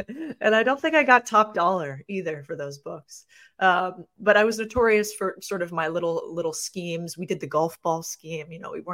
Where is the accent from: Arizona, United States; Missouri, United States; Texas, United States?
Arizona, United States; Phoenix; I grew up in Phoenix, Arizona.